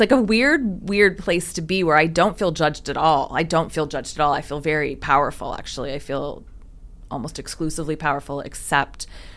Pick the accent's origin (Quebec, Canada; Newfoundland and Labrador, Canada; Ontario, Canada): Ontario, Canada; I grew up in outside of Toronto.